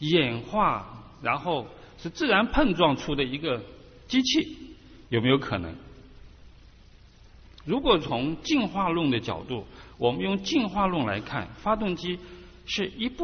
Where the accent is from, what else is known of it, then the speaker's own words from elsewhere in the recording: Haikou, Hainan, China; 我是来自中国的海南岛啊，海口，在那个地方，他的衣服我们不需要穿这么厚，穿个背心都已经很热啊